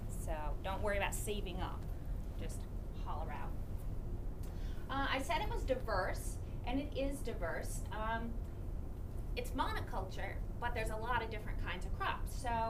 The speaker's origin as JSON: {"language": "English", "region": "Vermont", "country": "United States", "tie": "born or raised there", "said": "After I spent most of my time growing up in Vermont, I did go out and I spent my 5 years getting my less practical PhD out at Cornell."}